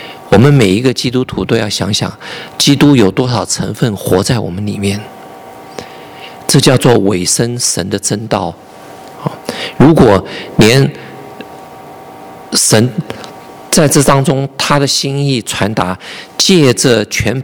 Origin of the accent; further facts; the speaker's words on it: China; 我们中国人就有体会了